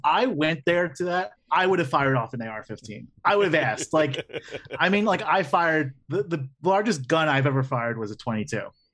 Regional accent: Philadelphia, Pennsylvania, United States; it reminds me of like growing up in the Juniata Kensington part of Philadelphia, like Kensington, Fishtown, like that part of the River Wards in Philly

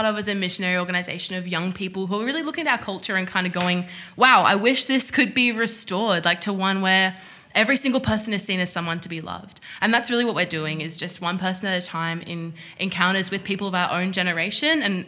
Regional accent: Adelaide, South Australia, Australia; moved away as an adult; now in Sydney, Australia; So I'm originally from Adelaide. Which is in South Australia, which is down the bottom. And so I grew up there with my family, but I moved here to Sydney 5 years ago

